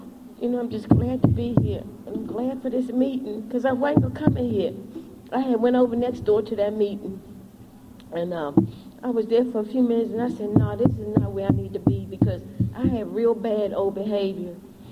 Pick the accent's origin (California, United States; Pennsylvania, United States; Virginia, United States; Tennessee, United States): Virginia, United States; Fairfax; I'm an addict from Fairfax, Virginia.